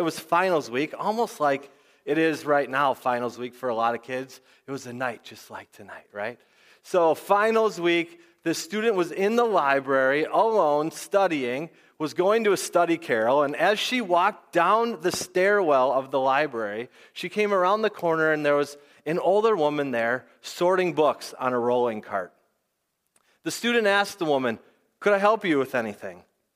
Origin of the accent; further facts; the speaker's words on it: Maple Grove, Minnesota, United States; now in Northfield, United States; I'm from Northfield. I love Northfield. I grew up in Maple Grove, played hockey for Maple Grove.